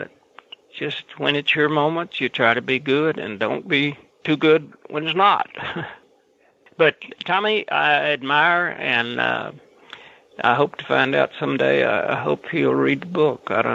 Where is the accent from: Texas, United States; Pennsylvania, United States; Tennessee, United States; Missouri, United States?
Tennessee, United States; Memphis; I was very happy to shoot in my hometown of Memphis and have my wife there